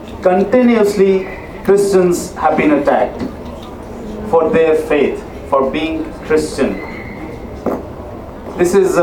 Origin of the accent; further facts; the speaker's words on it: Pakistan; I hope you understand that I'm from Pakistan.